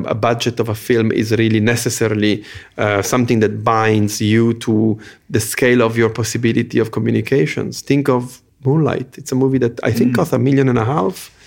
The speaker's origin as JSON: {"language": "English", "country": "Ethiopia", "tie": "born or raised there", "said": "My mother is Algerian, but she spoke to us in French. We grew up in Ethiopia. They were talking Italian, Ethiopian, Amharic, French and English."}